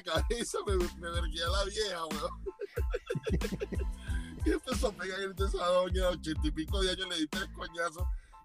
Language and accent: Spanish; Venezuela; Cuando no estás borracho, no se pone bien pertinente como buen venezolano.